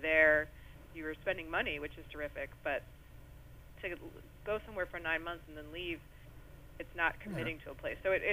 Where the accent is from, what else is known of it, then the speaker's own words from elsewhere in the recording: the South, United States; I'm from the South, so mostly I write, a lot of my settings are Southern.